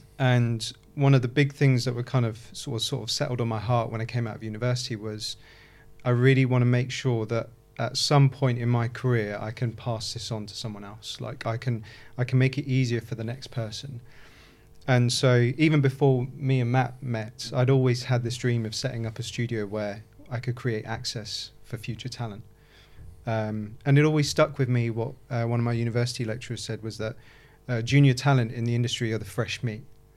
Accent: United Kingdom; myself as a British Iraqi man to be a representation for the next Arab, Asian, whatever you name it, person

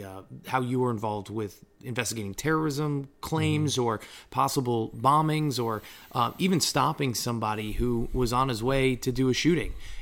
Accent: Connecticut, United States; also born or lived in New York; I grew up in New York, in Connecticut.

